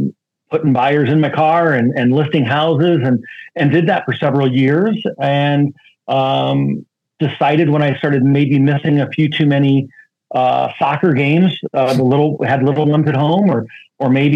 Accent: Iowa, United States; now in Phoenix, United States; I was born and raised in Iowa on steak and potatoes and corn.

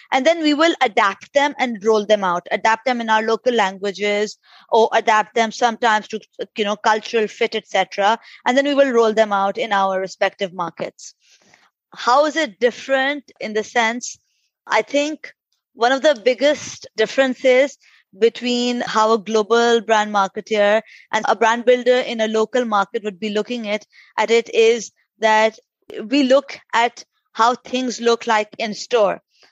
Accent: Pakistan; I'm from Pakistan. I started my career with Unilever Pakistan.

